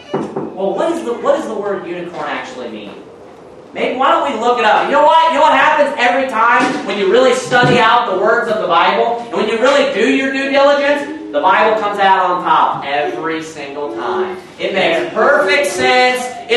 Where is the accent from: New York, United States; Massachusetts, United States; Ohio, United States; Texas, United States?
Ohio, United States; Cincinnati; I grew up in the Cincinnati area. We used to go to the Cincinnati Zoo all the time.